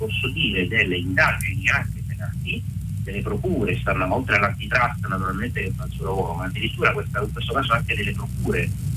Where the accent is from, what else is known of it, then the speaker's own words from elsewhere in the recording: Calabria, Italy; now in Rome, Italy; che sono calabrese, ma vivo a Roma